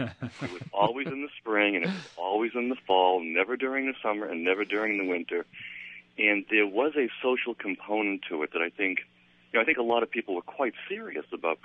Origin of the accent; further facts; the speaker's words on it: Newton, United States; In 1968, I turned 18 years old. I was growing up in Newton.